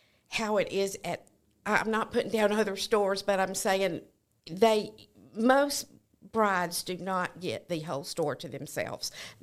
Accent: Alabama, United States; now in Chicago, United States; "I'm from Alabama. I know you think I'm crazy, but I need some pointers." And I just found some great people in Chicago

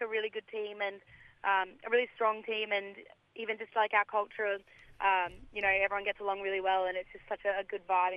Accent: Queensland, Australia; Gangaloo, Waka Waka.

